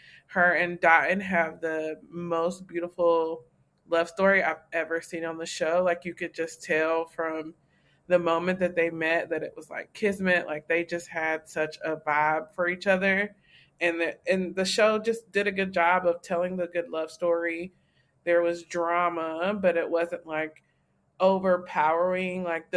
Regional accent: North Carolina, United States; I feel like I connect to her because I'm from North Carolina and she lives in North Carolina.

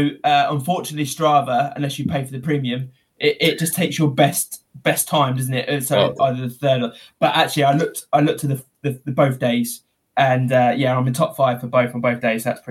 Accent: United Kingdom; because we're British and used to very heavy carries

